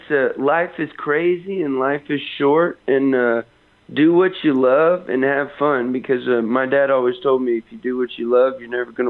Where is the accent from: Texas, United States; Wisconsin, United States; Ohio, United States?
Texas, United States; San Antonio; Yeah, I was born and raised down in Southwest Texas. Yeah, AKA Northern Mexico.